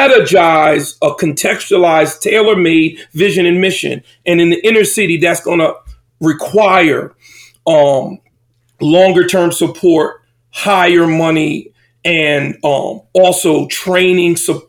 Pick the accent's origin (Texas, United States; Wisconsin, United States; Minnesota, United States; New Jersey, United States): New Jersey, United States; Paterson; also born or lived in Camden; And for me, I grew up in Paterson, New Jersey, and Camden, New Jersey. That's the urban poor, primarily African-American and Latino communities.